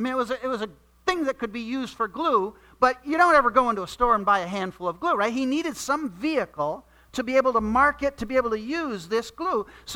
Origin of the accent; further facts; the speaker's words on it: New England, United States; For much of my life growing up in New England, I didn't have a very clear purpose or direction in life.